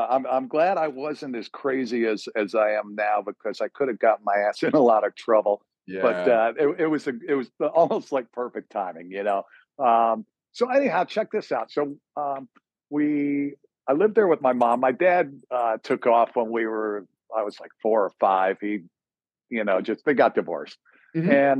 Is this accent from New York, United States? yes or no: yes; Mount Kisco, New York, United States; also born or lived in Scottsdale / Livermore; I grew up in, I was born in Scottsdale, did a brief stint from when I was like 1 to 3 over in Livermore, California. Mm-hmm. And then my dad got transferred. So we moved to Mount Kisco, New York